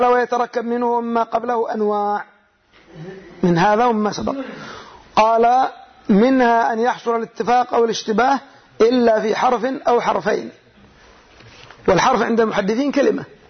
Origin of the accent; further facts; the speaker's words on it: Yemen; عندنا في اليمن الجهات العليا من اليمن صنعاء وما حولها يقولون محمد ومحمد